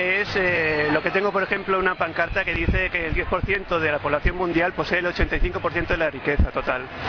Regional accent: Girona, Catalonia, Spain; de Gerona.

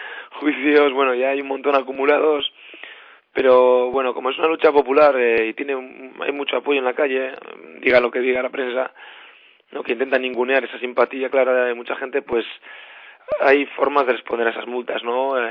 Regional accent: Portugalete, Basque Country, Spain; Yo no soy de Zaldivia, yo soy de Portugalete

